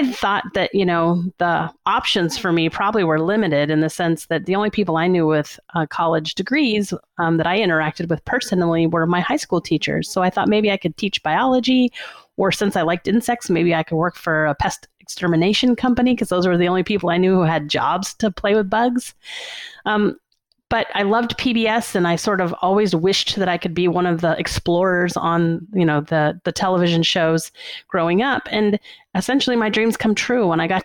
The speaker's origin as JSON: {"language": "English", "town": "New Orleans", "region": "Louisiana", "country": "United States", "tie": "born or raised there", "said": "I grew up in New Orleans, Louisiana, and neither of my parents went to university or graduated college."}